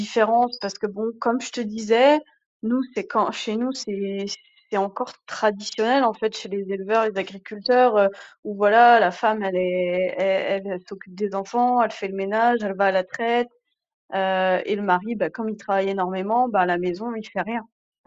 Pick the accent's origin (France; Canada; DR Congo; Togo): France; mais je suis française.